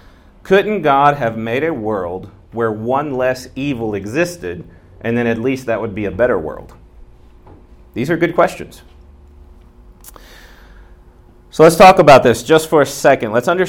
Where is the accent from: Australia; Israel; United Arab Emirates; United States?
United States; Memphis, Tennessee; even where I come from, I'm actually originally from Memphis, Tennessee, the home